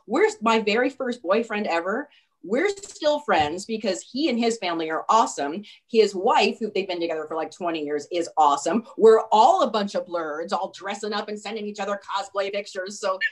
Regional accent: San Francisco, California, United States; Well, I grew up in San Francisco, so I've been trick-or-treating since I was like

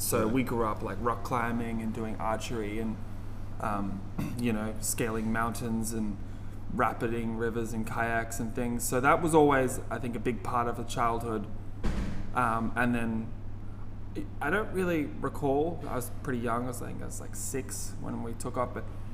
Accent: Boreen Point, Queensland, Australia; moved away as an adult; now in London, United Kingdom; So I'm from Boreen Point.

